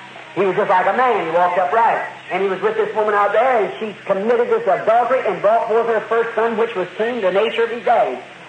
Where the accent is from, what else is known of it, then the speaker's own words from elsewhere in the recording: United States; I'm an American. You know I am.